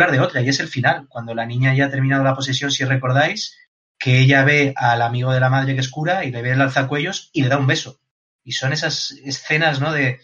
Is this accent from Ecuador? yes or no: no; Andalusia, Spain; Yo es verdad que a misa he ido una vez en mi vida. Pero sé lo que es, y sé lo que es que mi abuela vaya, y en mi pueblo de Jaén cerrado, el luto, todo lo que es esa oscuridad de la fe.